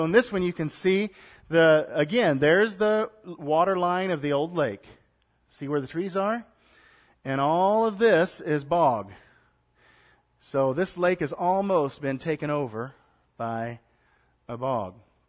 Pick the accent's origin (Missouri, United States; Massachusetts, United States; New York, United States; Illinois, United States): Missouri, United States; Stanberry; in my hometown, Stanberry, up in northwest Missouri, we got our drinking water from 250, 300 feet down.